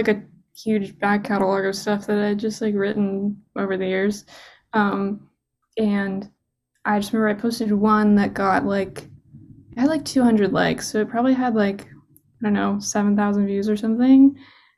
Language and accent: English; Vermont, United States; So I'm from Vermont, so I went back home and I was doing it like out of my bedroom.